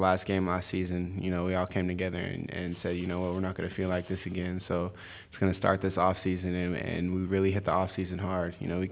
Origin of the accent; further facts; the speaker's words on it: Oregon, United States; Me growing up in Oregon, you know, I grew up watching the Civil War.